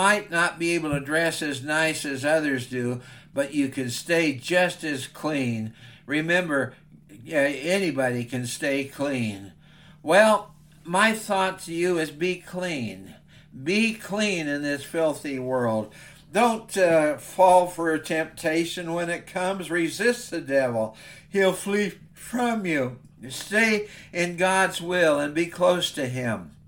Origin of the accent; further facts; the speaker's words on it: Walla Walla, Washington, United States; I remember when I was growing up in Walla Walla First Church of the Nazarene that we had a junior choir director